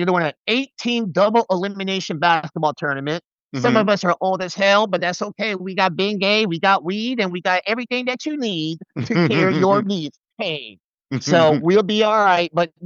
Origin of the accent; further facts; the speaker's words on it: Missouri, United States; I'm going to do one in Missouri, my home state.